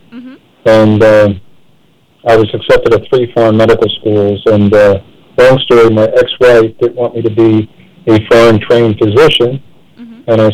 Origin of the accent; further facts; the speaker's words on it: Philadelphia, Pennsylvania, United States; I'm a Philadelphian, and my family's been here since 1710. And I grew up in Center City, Philadelphia, basically.